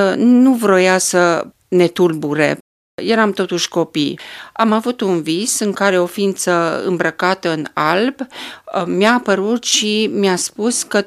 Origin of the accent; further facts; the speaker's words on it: Câmpia Turzii, Cluj County, Romania; also born or lived in Turda; M-am născut la Câmpia Turzii, de fapt la Turda, dar am copilărit în Câmpia Turzii. Provin dintr-o familie de oameni credincioși, tata era ortodox, mama era greco-catolică.